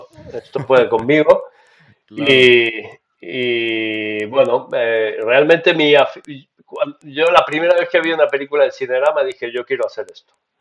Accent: Córdoba, Argentina; now in Spain; mi ciudad era donde yo nací, la ciudad de Córdoba, en Argentina, que es una ciudad relativamente pequeña, una ciudad de interior, allí en el fin del mundo

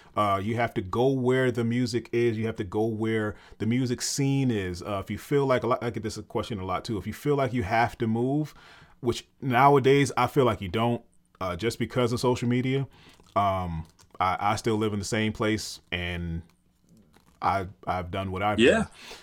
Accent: New York, United States; Dude, I'm from New York.

